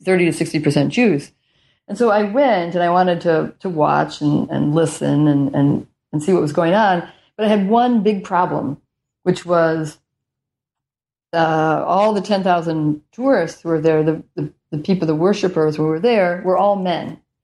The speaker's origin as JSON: {"language": "English", "country": "United States", "said": "And then they say, where are you from? And I say, I'm from the United States."}